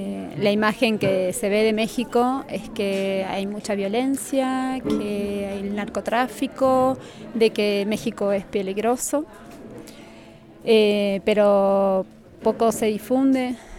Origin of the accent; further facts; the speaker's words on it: Buenos Aires, Argentina; vengo de Buenos Aires, Argentina.